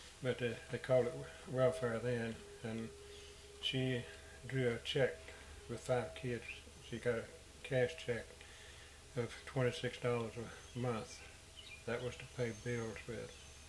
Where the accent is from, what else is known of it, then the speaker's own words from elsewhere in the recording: Newport, Tennessee, United States; born there; I was born in Newport, Tennessee, the county of Cook County, about 70 miles west of Asheville, North Carolina.